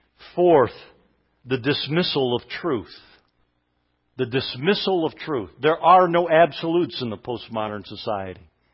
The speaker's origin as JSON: {"language": "English", "region": "Michigan", "country": "United States", "tie": "born or raised there", "said": "I grew up in Michigan, folks. Let me tell you, they are leaving Michigan. All my family lives in Michigan. I lived in the Detroit area where I went to college."}